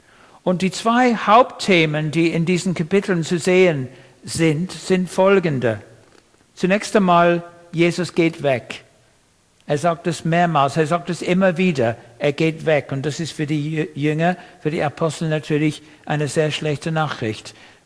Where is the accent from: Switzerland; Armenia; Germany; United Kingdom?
United Kingdom; England; German is a second language; moved away as an adult; also born or lived in Austria; Ich bin Engländer. Ich war 20 Jahre lang in Österreich, deswegen ist mein Deutsch ein bisschen komisch.